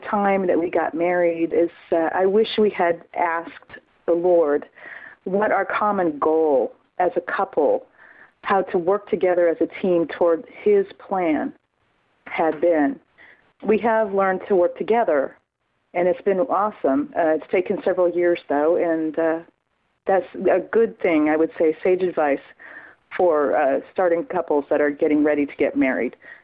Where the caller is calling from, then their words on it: Kansas City, United States; I'm calling from the Kansas City area.